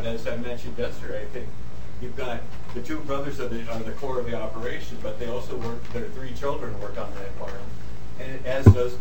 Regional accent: North Dakota, United States; the family farms that I knew growing up in the Red River Valley of North Dakota

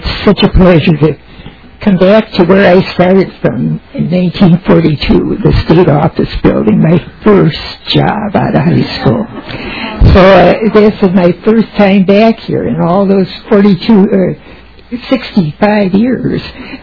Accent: St. Paul, Minnesota, United States; also born or lived in Duluth; I was born and raised in St. Paul, lived in Duluth for about 13 years, and married someone from Duluth.

